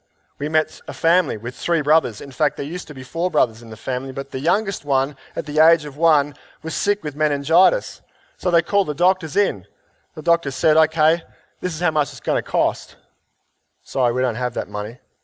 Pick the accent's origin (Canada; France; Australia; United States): Australia; We've been so very blessed as Australian Christians.